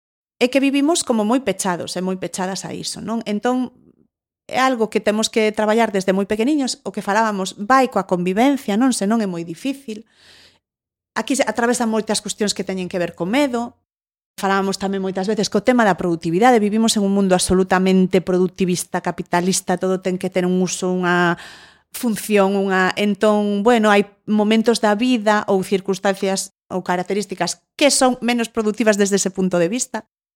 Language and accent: Galician; Galicia, Spain; non me identifico con outra cousa, que son galega, que son traballadora, non son rica nin vou a ser